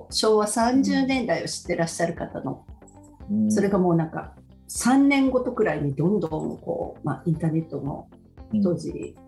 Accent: Tottori, Japan; born there; 私鳥取県生まれの6人兄弟の長女で、うん、21歳で結婚してから大学に行ってるんですね。

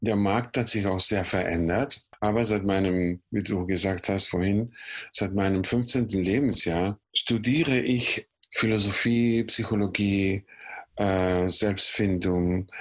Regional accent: Valparaíso, Chile; Ja, Chile, wo ich geboren bin, war in der Nähe vom Meer.

